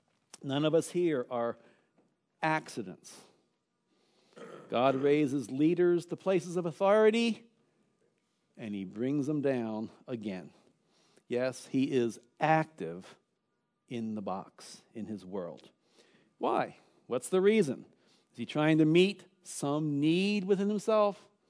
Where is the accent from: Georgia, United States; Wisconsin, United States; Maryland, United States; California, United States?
Maryland, United States; Baltimore; born there; I was born in Baltimore, Maryland.